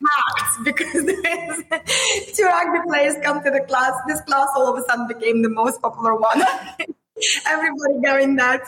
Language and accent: English; Russia; English is a second language; moved away; when I came from Russia, it was just not like, I didn't know what it was.